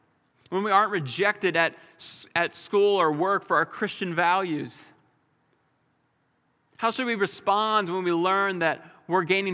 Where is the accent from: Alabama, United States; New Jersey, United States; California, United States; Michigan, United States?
New Jersey, United States; sometimes I say this is because I'm from South Jersey or the Northeast or from Philadelphia.